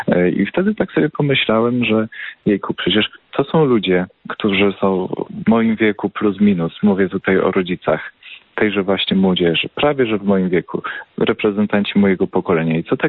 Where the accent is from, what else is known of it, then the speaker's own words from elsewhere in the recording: Krynica-Zdrój, Lesser Poland, Poland; zostało w moich rodzinnych stronach, a więc w okolicy Krynicy Zdroju